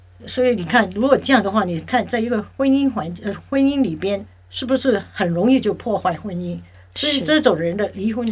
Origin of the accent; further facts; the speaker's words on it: China; 特别是中国人，因为我们中国人总是觉得这种病是精神病